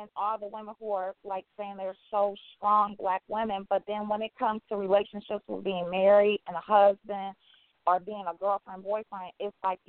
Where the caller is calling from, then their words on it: Detroit, Michigan, United States; I'm calling from Detroit, Michigan.